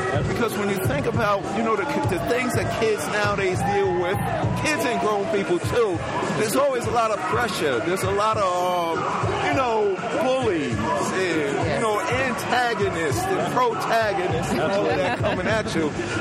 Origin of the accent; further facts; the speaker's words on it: New York City, New York, United States; I was a kid growing up in Hollis, Queens, New York.